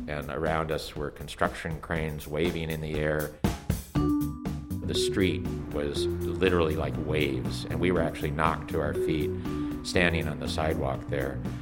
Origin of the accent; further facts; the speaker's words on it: Seattle, Washington, United States; I grew up in Seattle, became a civil engineer